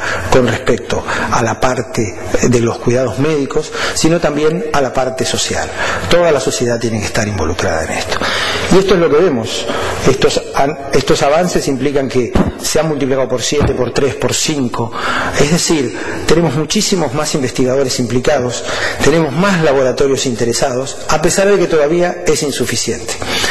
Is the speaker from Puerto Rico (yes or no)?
no; Argentina; yo soy de Argentina